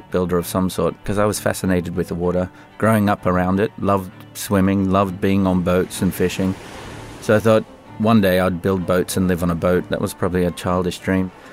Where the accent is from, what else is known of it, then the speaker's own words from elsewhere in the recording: Sydney, New South Wales, Australia; born there; I was born in Sydney in 1972.